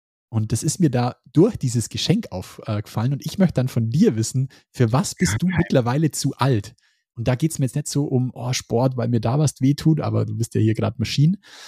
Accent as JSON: {"language": "German", "region": "Bavaria", "country": "Germany", "said": "Happy New Year oder wie man bei uns in Bayern sagt, gut's nice."}